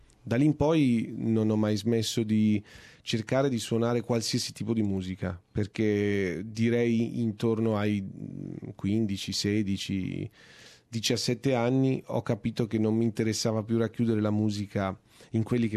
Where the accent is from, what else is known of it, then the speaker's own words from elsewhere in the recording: Florence, Tuscany, Italy; siamo cresciuti insieme a Firenze